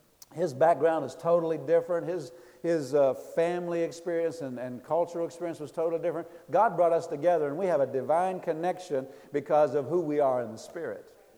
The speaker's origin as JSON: {"language": "English", "region": "Pennsylvania", "country": "United States", "tie": "born or raised there", "said": "You know, I grew up in Pennsylvania, and whenever I think of home, I think of Pennsylvania, mom and dad's house, you know, the farm where I grew up on"}